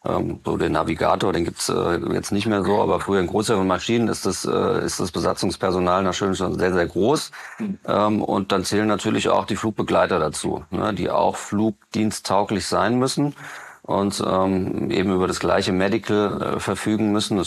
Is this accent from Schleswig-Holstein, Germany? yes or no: no; Hesse, Germany; Wir kommen aus dem Frankfurter Raum, da ist natürlich der größte deutsche Flughafen, und in dem kleinen Ort, wo ich eben wohne, in Seeheim-Jugenheim